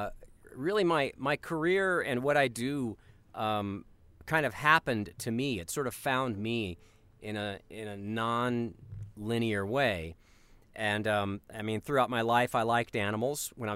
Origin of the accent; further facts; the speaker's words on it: Colorado, United States; I thought that was a hobby because I grew up in Colorado.